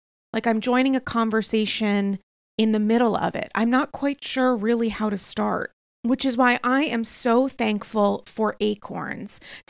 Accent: New York, United States; with the questions that I have as a New Yorker and someone who likes to know what other people are paying for rent

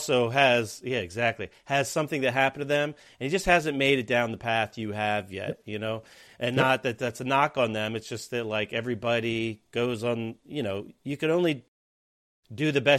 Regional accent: United States; I mean, as an American, it's like, yeah, that's what you want your Marines to be able to do.

